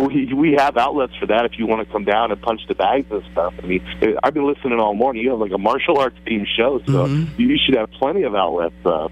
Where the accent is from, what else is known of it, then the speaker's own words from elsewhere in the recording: Hunlock Creek, Pennsylvania, United States; I grew up in Hunlock Creek.